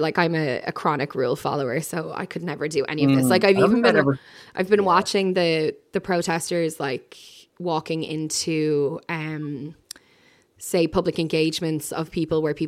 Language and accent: English; Ireland; we're Irish